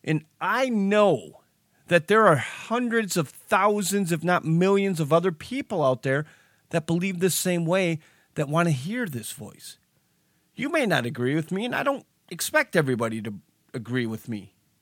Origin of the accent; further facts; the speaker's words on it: Michigan, United States; Maria, Michigan, hey, you're from my home state.